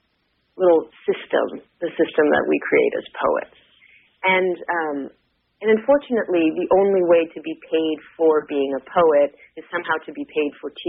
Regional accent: New Jersey, United States; I started out on the East Coast. I grew up in New Jersey.

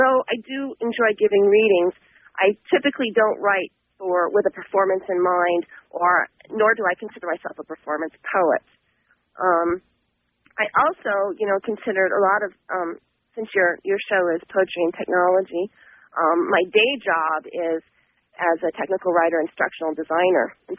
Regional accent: Long Beach, California, United States; now in Los Angeles, United States; I grew up in Long Beach, and then I moved to Los Angeles. And so I'm a Southern California native, but my family originally came from Massachusetts, and then before that, the Azores.

